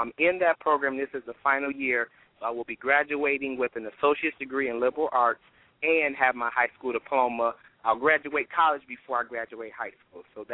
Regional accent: Ypsilanti, Michigan, United States; I'm from Ypsilanti, Michigan, not a big, big town

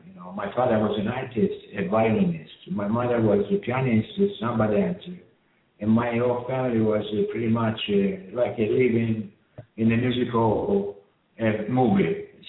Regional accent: Italy; English is a second language; now in United States; You know that I'm from Italy.

